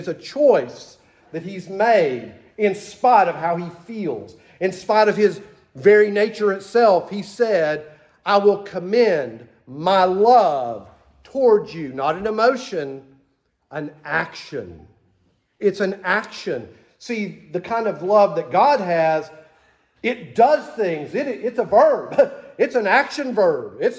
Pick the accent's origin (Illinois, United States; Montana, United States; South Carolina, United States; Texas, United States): Texas, United States; I'm from Texas. Use small words.